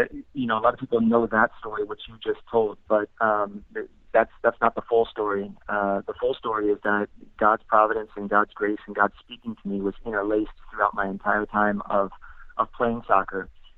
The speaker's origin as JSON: {"language": "English", "country": "Chile", "said": "to play in my home country in Chile."}